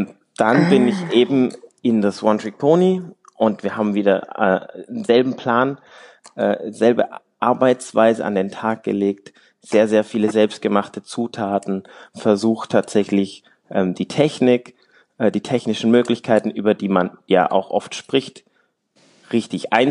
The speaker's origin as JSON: {"language": "German", "region": "Baden-Württemberg", "country": "Germany", "said": "Also ich komme aus dem Schwarzwald, Schwarzwälder Jung."}